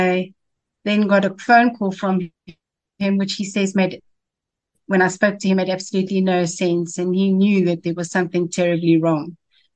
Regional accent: Johannesburg, Gauteng, South Africa; I was born in Johannesburg and lived my whole life here in Johannesburg.

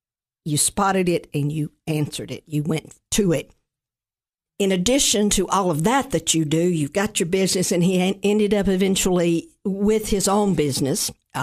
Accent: Cookeville, Tennessee, United States; But I want to thank you on behalf of my hometown, Cookeville.

